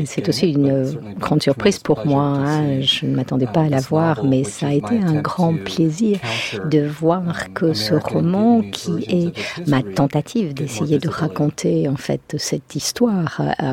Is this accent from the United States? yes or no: yes; United States; j'ai grandi aux États-Unis